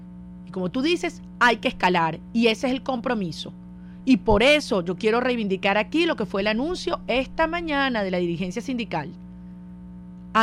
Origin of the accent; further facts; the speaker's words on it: Venezuela; la suscribo completamente como venezolana, como ciudadana.